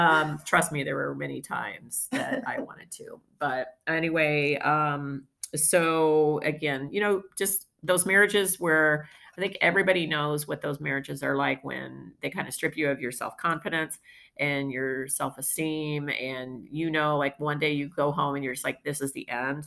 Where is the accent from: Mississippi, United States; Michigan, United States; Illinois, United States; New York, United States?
Illinois, United States; born there; I'm 56. I was born in Central Illinois, not in really a small farm town. It's kind of a small ag town.